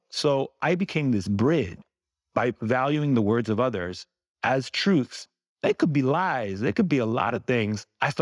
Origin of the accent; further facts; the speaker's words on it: California, United States; I think it was growing up in the Bay Area. We grew up in Filipina and Latina neighborhoods.